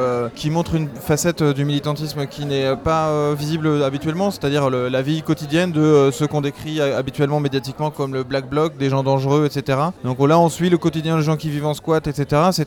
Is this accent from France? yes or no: yes; Rennes, Brittany, France; Moi, je suis rennais d'origine, j'ai grandi à Rennes et j'ai été étudiant dans une école pas très loin de Rennes 2.